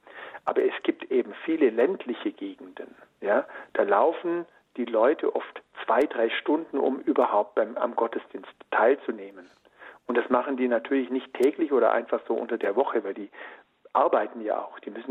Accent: Ravensburg, Baden-Württemberg, Germany; Sogar hier in meiner Heimatstadt in Ravensburg war

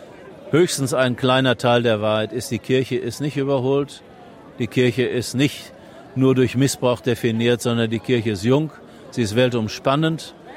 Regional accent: North Rhine-Westphalia, Germany; Und wir kommen ja aus Westfalen, da muss man fast die Leute anspringen und schütteln, dass sie reagieren.

